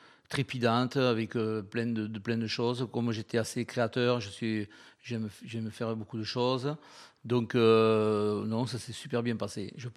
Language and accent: French; Lille, Hauts-de-France, France; born there; also born or lived in Toulouse; pas pur toulousain, puisque je suis né à Lille.